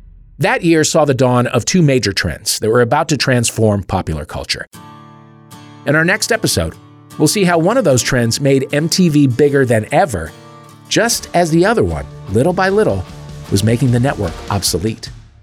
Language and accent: English; St. Louis, Missouri, United States; When I would visit my hometown of St. Louis, all of a sudden my mother really wanted to go to the mall with me.